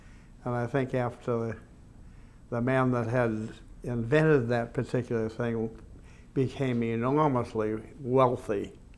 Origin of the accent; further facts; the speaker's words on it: Natick, Massachusetts, United States; also born or lived in Boston; I grew up in Natick because my mother and father came here when I was very young, maybe 6 months or something like that. And we settled in East Natick